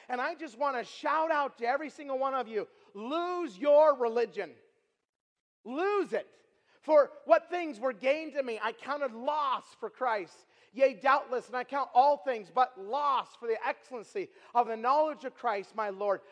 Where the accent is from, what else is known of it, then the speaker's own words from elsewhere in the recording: Idaho, United States; and by the way, I'm from Idaho, so I'm pretty into the Constitution, okay?